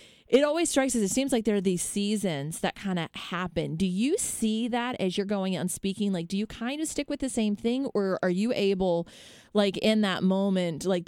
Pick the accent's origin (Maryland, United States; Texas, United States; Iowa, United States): Maryland, United States; Baltimore; I'm from Baltimore. I can push real